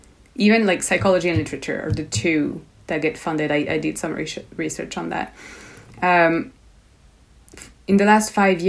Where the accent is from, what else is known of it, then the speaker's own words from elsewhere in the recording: France; now in Montreal, Canada; I am from France originally, but I've been in Canada and Montreal for years, and I study at the Université de Montréal, so UDM.